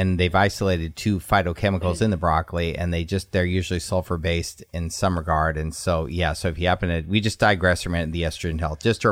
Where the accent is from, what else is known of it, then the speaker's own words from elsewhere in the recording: Redondo Beach, California, United States; You know, growing up in Redondo Beach where there's lots of surfers and all stuff.